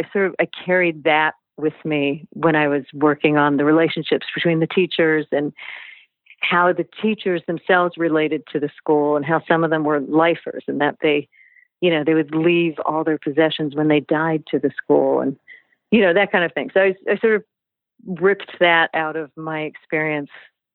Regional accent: California, United States; I'm from Southern California where we, you know, roller skated to school and went to the beach after school and it was all very mellow

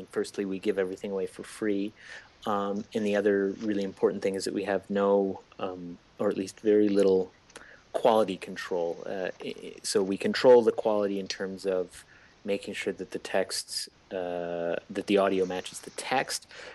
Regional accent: Montreal, Quebec, Canada; I am from Montreal. Yeah, I've bounced around a little bit and lived some other places, but kept coming back here.

